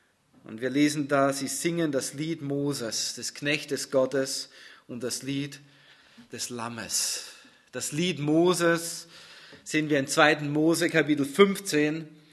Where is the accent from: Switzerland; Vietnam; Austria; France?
Austria; Ich komme aus Österreich, deswegen liebe ich die Berge.